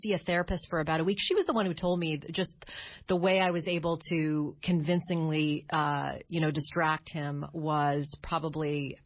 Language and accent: English; Toronto, Ontario, Canada; born there; That's a good question because I was born in Toronto, and Toronto is kind of Canada's version of New York City.